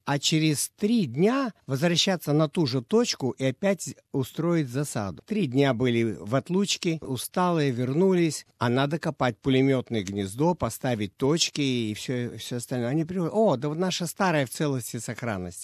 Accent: Russia; now in Australia; Я русский, он немец.

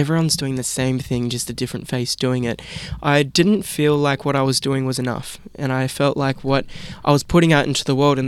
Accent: Philippines; now in Australia; I think a lot of people can say that being Filipino in Australia can be like a minority as such, but I've always been so, proud of being Filipino and being proud of the color of my skin and being proud to celebrate as a Filipino man.

